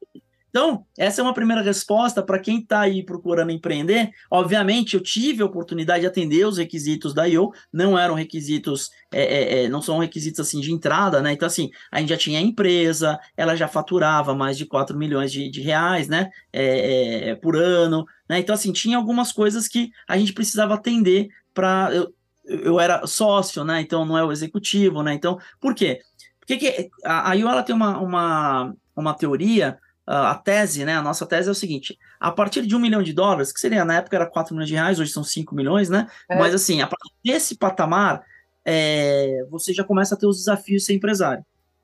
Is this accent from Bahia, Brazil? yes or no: no; São Paulo, Brazil; moved away as an adult; now in Curitiba, Brazil; Eu sou de São Paulo, mas aí faz 16 anos que eu moro em Curitiba. Eu vim por causa da Microsoft e da minha esposa, que é curitibana